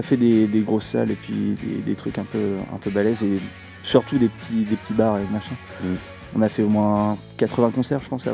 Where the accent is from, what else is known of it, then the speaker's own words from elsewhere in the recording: Rennes, Brittany, France; On vient tous, on est tous originaires de Rennes.